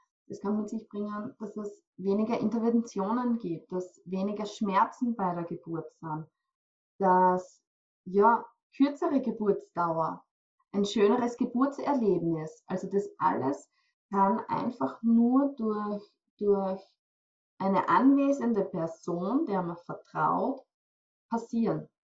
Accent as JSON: {"language": "German", "region": "Styria", "country": "Austria", "said": "ich komme aus der Steiermark in Österreich."}